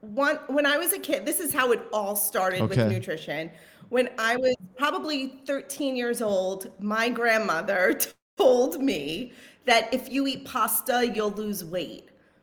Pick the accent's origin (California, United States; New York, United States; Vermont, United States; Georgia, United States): New York, United States; Like, I mean, I'm from New York.